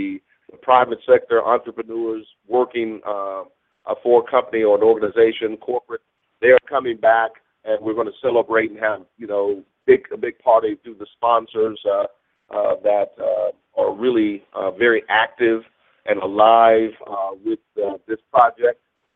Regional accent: Wichita Falls, Texas, United States; we go next week to my hometown of Wichita Falls, Texas

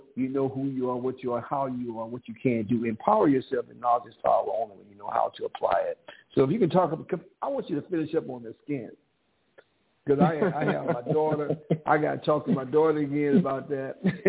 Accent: St. Louis, Missouri, United States; It's from my hometown, St. Louis, Missouri.

